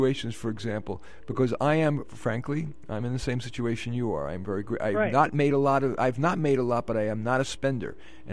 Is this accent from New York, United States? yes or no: yes; Bronx, New York, United States; that's what's called Bronx language. That's why I'm a kid from the Bronx.